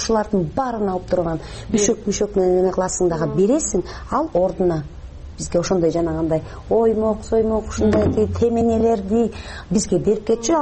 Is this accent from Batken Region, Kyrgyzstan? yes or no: no; Naryn, Naryn Region, Kyrgyzstan; Мен Нарында чоңойдум, ошондо билесиздерби, ушу биз деген совет доорунда мен кичинекей кыз болчумун, бир 5-6 жашта.